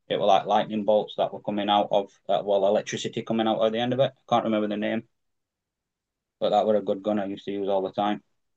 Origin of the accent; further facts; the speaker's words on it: Yorkshire and the Humber, United Kingdom; I'm from South York, so I'm a Rotherham United fan